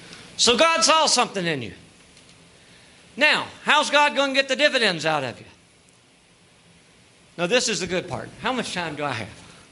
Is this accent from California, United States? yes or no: no; Kentucky, United States; I'm from Kentucky. We're going to keep this simple.